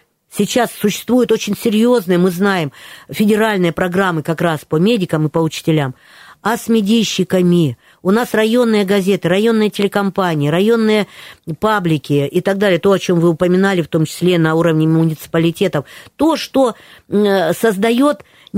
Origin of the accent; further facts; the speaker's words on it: Rostov Oblast, Russia; also born or lived in Novocherkassk; Но с 4 лет я воспитывалась на Манычи, в Донской, ой, в Манычской казачьей станице.